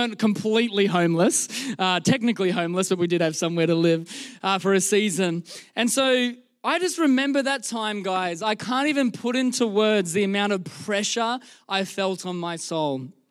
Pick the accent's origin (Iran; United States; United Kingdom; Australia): Australia; Queensland; now in Melbourne, Australia; we are originally from Queensland, our other location. And we moved to Melbourne in 2019 to plant C3 Powerhouse Melbourne East.